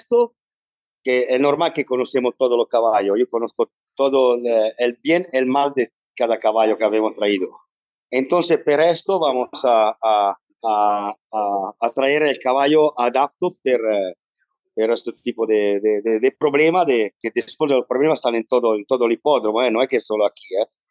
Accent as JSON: {"language": "Spanish", "town": "Milan", "region": "Lombardy", "country": "Italy", "tie": "born or raised there", "second_language": "Spanish", "said": "De Milano. Yo siempre he montado en Milano y me soy criado en Milán con mi abuelo, que tenía una cuadra bastante grande."}